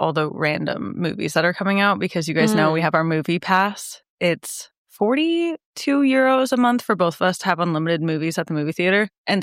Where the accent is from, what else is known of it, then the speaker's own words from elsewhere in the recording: United States; And that was not something I really feel like I've ever thought about as an American.